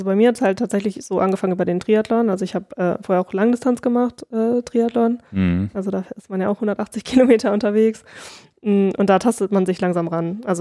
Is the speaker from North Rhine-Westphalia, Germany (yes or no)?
no; Kiel, Schleswig-Holstein, Germany; also ich komme aus Kiel, auch vom Meer und ich bin auch super gerne am Meer.